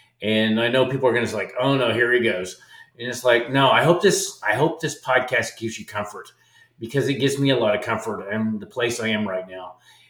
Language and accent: English; Nebraska, United States; also born or lived in Colorado; So, I grew up in Nebraska, was born in Colorado, and, I went to school, got good grades